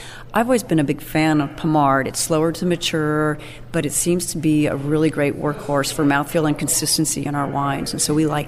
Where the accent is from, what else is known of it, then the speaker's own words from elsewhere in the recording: California, United States; because I was from the Napa Valley and I was going to show these guys how to make Cab.